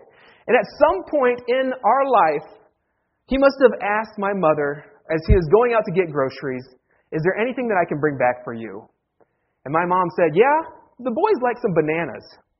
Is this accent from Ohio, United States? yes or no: no; Staunton, Virginia, United States; It's been a busy week in my hometown of Stanton, Virginia.